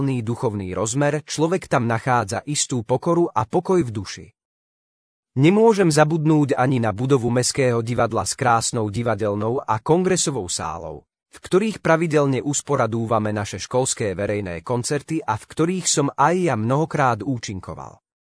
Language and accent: Slovak; Bardejov, Prešov Region, Slovakia; now in Levoča, Slovakia; Keďže pochádzam z historického mesta Bardejov, Levoča ma okamžite oslovila svojou architektúrou